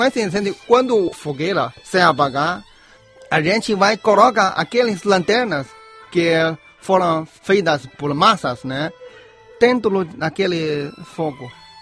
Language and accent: Portuguese; Hebei, China; Portuguese is a second language; Sim, eu sou da província Hebei, que é a província acerca de Pequim, a capital chinesa.